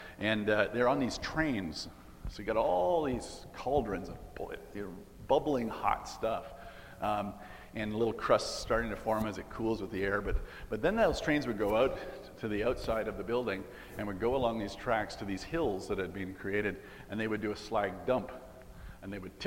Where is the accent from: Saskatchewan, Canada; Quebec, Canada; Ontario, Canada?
Ontario, Canada; Sudbury; so we grew up in Sudbury